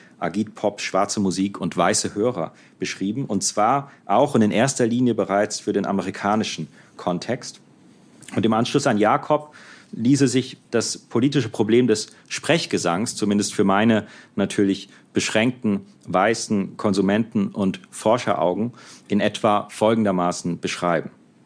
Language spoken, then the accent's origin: German; Heidelberg, Baden-Württemberg, Germany; Ich beginne mit einem kurzen Rückblick als Heidelberger, leider unvermeidlich